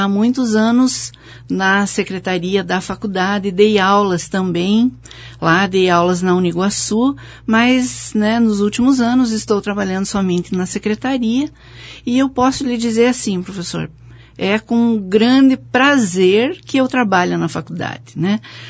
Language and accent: Portuguese; Porto União, Santa Catarina, Brazil; Bem, eu nasci em Porto União, né? Nasci e me criei aqui praticamente toda a minha vida, né?